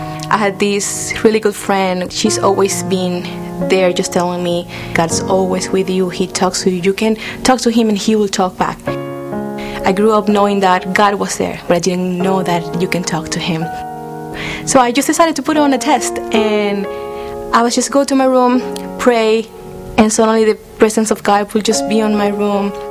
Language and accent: English; Venezuela; I grew up in Venezuela and I live here with my parents and my two sisters.